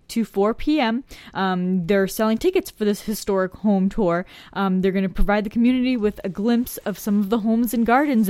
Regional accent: East Coast, United States; I'm from the East Coast.

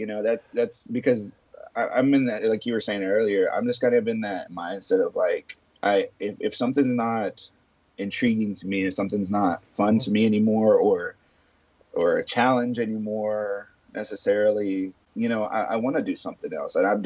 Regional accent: San Marcos, Texas, United States; a lot of people from my hometown, San Marcos, they were asking, you know, hey, you're going to be in town, you know, and then friends from Austin

